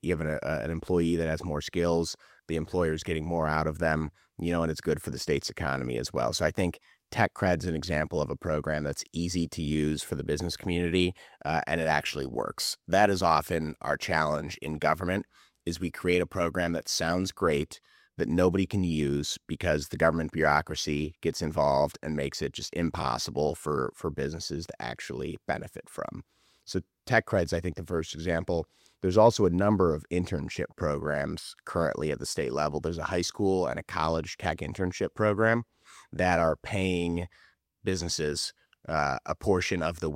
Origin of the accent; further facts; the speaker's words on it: Richfield, United States; I grew up in Richfield, and it used to be a trucking hub.